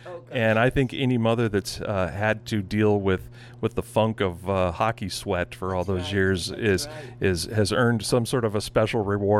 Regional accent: Seattle, Washington, United States; I grew up in Seattle, and my father was the sports sales manager for the flagship radio station

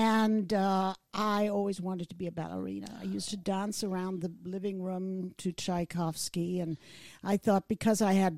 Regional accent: New York City, New York, United States; born there; I was born in New York City, actually Manhattan, at the New York Hospital.

